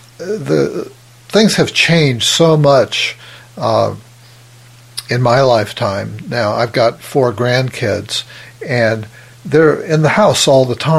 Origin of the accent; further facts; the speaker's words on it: Los Angeles, California, United States; I'm contrasting that with when I grew up also in Los Angeles, as you did. And I used to ride my bike for miles and miles and miles as a, you know, 10, 11, 12 year old.